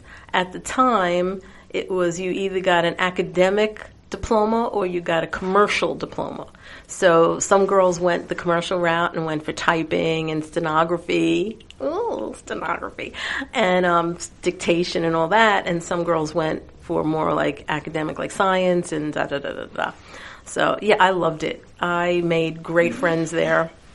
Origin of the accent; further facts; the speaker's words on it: Flatbush, New York, United States; I come from Flatbush, so it was a very mixed area.